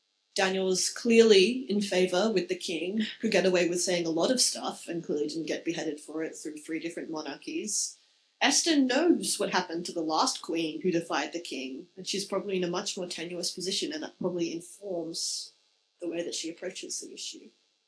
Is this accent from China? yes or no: yes; Northwest China, China; I spent some of my childhood growing up in Northwest China.